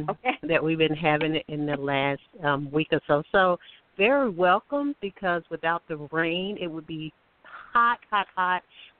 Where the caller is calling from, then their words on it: Alabama, United States; and I'm calling from Alabama.